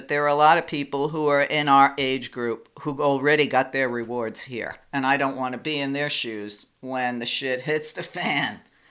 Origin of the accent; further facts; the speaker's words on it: New York, United States; Unfortunately, I grew up in New York at the same time he did.